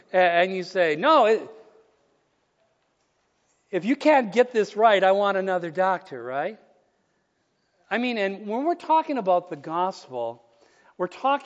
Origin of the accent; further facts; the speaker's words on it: Duluth, Minnesota, United States; You know, I'm from Duluth, Minnesota. They say it's a great place to be from.